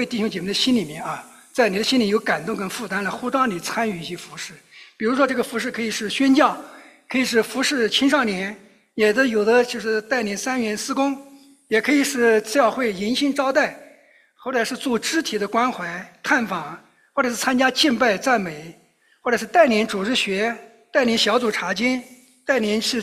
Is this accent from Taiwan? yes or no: no; China; 我想我们可能从大陆来的人啊，可能都有这样一个感受